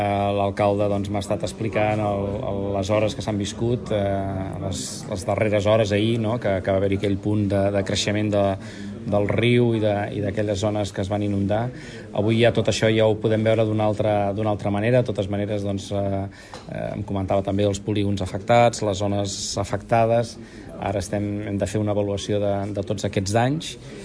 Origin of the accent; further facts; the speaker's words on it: Blanes, Catalonia, Spain; jo que sóc fill de Blanes